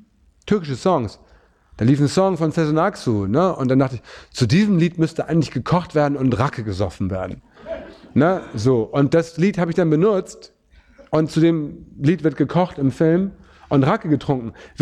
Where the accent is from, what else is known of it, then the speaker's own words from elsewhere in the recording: Hamburg, Germany; Hamburg und Lokalpatriotismus und so, ne? Dass diese Stadt halt meine Heimat ist und die Heimat ist, die ich liebe